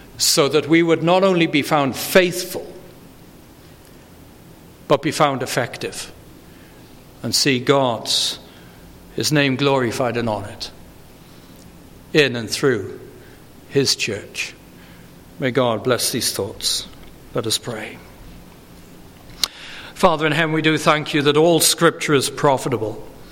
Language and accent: English; United Kingdom; I can think of instances coming up right now in my home country, the United Kingdom